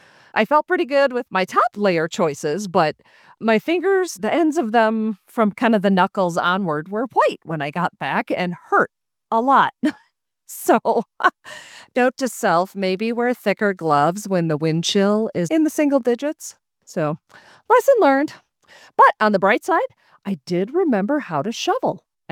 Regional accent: Minnesota, United States; now in Florida, United States; even though I grew up in Minnesota, for those that may or may not know, and spent 40 plus years dealing with winter, I've been away in Florida for the last four

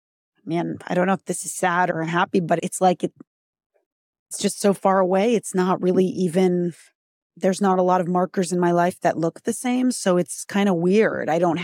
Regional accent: Massachusetts, United States; And I'm from Massachusetts. It's like, we're fighters.

